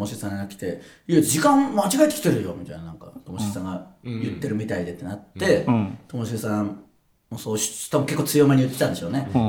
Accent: Tsuyama, Okayama, Japan; ツヤマ僕の地元だから。

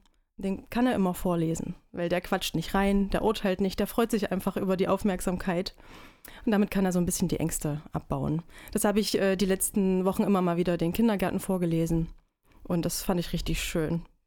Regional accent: Erfurt, Thuringia, Germany; Ich bin eine Erfurter Puffbohne, bin hier geboren und aufgewachsen

